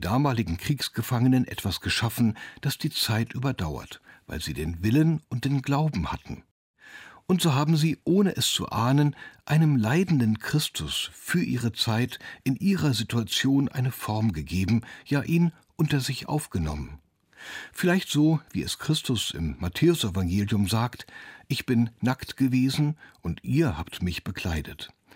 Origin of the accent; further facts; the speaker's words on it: Osterode, Lower Saxony, Germany; seit meiner Kindheit in Osterode. Er gehört in meine Heimat- und Konfirmationskirche.